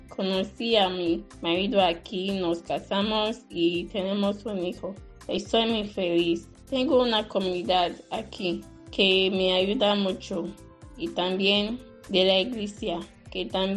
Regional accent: Nigeria; Spanish is a second language; moved away as an adult; now in Burgos, Spain; Yo vine a Burgos desde Nigeria en busca de mejores oportunidades laborales para ayudar a mi familia que vive en Nigeria

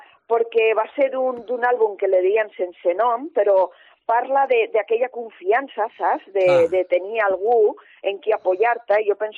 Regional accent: Borja, Aragon, Spain; Sí, sí, soc de Borja, del campo de Borja, filla del cierzo, soc.

